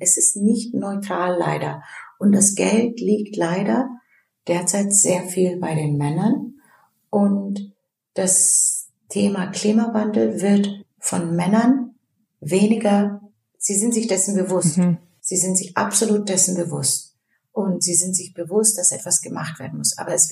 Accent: Turkey; ich bin Türkin

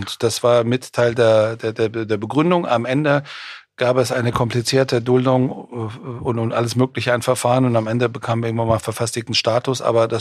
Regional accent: Frankfurt, Hesse, Germany; ich komme aus Frankfurt und da ist, glaube ich, das ist schon ein Melting Pot.

